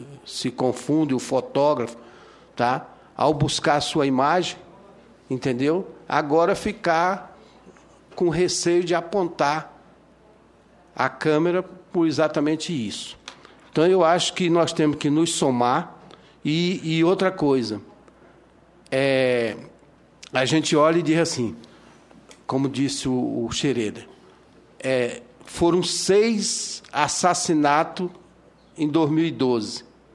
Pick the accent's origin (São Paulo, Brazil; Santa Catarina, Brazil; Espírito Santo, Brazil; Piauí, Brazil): Piauí, Brazil; now in Brasília, Brazil; eu sou do Piauí, vivo em Brasília, não conheço o Rio Grande do Sul